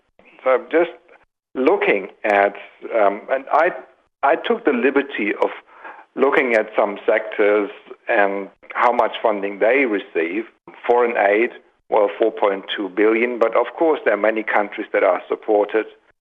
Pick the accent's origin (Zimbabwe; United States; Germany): Germany; accent: German; English is a second language; And you know me, I've got my German accent and I'm multilingual.